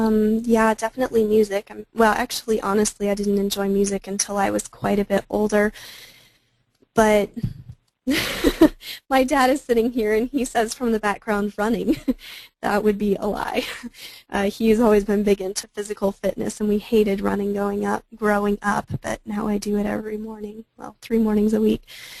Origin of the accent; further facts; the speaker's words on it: South Dakota, United States; born there; also born or lived in Germany; now in Kansas, United States; I am a military brat. I didn't move nearly as much as a lot of people did. I was born in South Dakota and then lived in Germany and then here in Kansas.